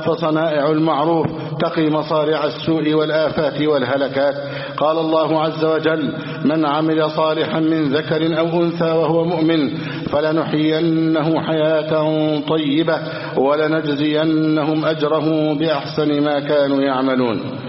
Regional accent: Egypt; اللهم احفظ بلدنا مصر أمنا أمانا

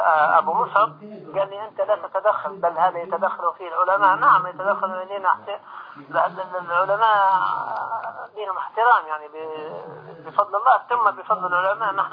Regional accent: Libya; السؤال طبعا أنا من ليبيا طبعا

